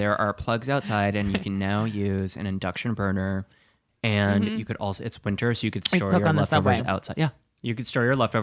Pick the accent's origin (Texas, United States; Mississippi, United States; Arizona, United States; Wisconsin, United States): Wisconsin, United States; they used to call Sheboygan and be like, where are you from? Like Sheboygan.